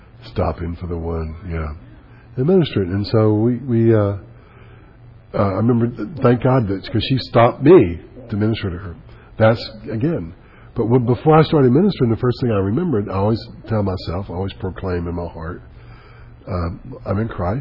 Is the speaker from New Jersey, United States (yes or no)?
no; Selma, Alabama, United States; I said, I'm from Selma.